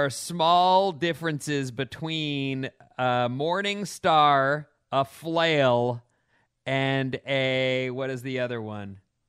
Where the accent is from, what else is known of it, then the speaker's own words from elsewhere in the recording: Napa, California, United States; Anyway, born and raised in Napa, neo-Nazis in Napa is complete BS.